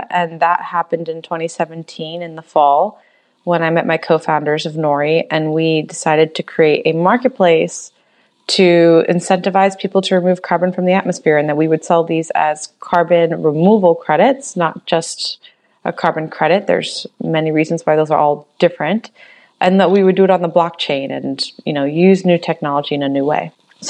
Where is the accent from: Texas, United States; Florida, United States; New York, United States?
Florida, United States; Miami; I'm from Miami, Florida, and that's where I'm at right now. Long way about it, but I returned home after 14 years being in many different places.